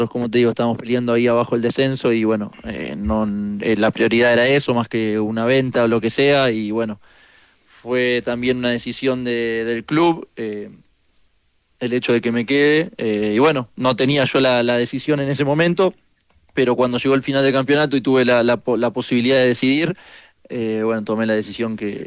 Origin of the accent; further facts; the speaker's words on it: Argentina; Uno lo sueña siempre, más siendo argentino